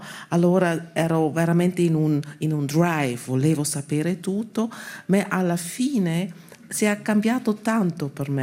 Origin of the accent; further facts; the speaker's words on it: Switzerland; io ho vissuto a Berlino come svizzera